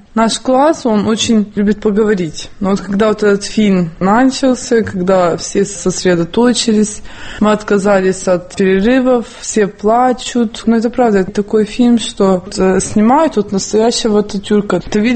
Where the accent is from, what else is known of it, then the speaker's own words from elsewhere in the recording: Ukraine; now in Turkey; Я приехала с Украины, но я все-таки живу здесь.